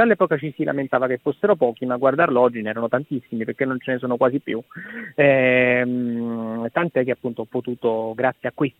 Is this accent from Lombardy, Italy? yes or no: no; Naples, Campania, Italy; Io sono un napoletano strano per qualcuno, perché sono attaccatissimo alla mia città, al punto che fino ad oggi non mi ha mai nemmeno sfiorato l'ipotesi di lasciare questa città.